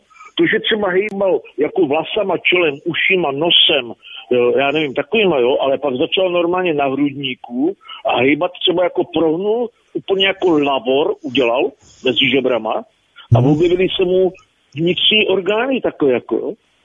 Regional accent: Bohemia, Czechia; u nás v Čechách, když jsem byl jako dítě

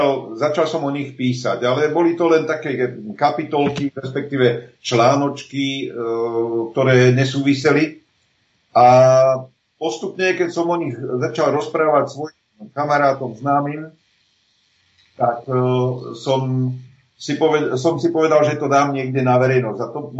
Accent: Dobšiná, Košice Region, Slovakia; Pochádzam z Dobšinej. Mnohí poznajú Dobšinskú ľadovú jaskyňu, tak nedaleko je mestečko, banické mestečko Dobšina.

